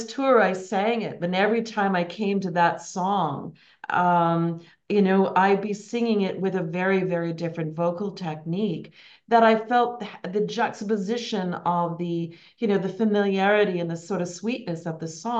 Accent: Winnipeg, Manitoba, Canada; But also in Winnipeg, where I grew up in Manitoba, and when I moved to Winnipeg

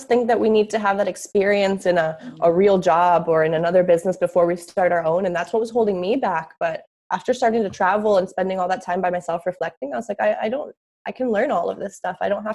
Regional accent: Costa Rica; moved away as an adult; now in United States; So I grew up in Costa Rica, actually. I lived there until I was 18. I moved around a few different places in Costa Rica. And then when I was 18, I moved to the U.S., to Tampa, Florida, to study marketing.

